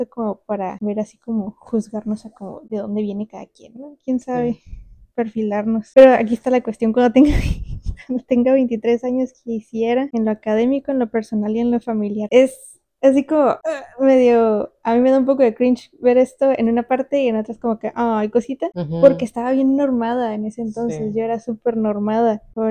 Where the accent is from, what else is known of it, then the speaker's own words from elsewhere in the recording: Tijuana, Baja California, Mexico; Nací aquí en Tijuana y crecí aquí en Tijuana.